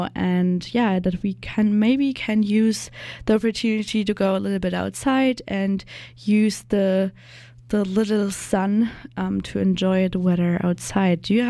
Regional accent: Germany; English is a second language; I'm from Germany as well. So I'm not used to mountains and snow

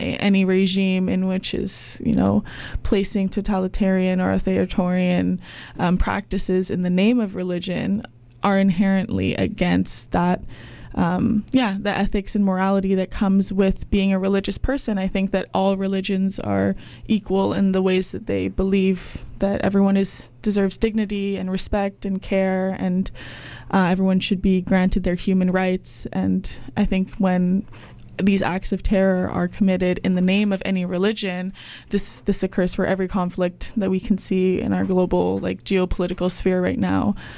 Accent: Bali, Indonesia; As somebody who grew up in Indonesia, like, I grew up in Bali

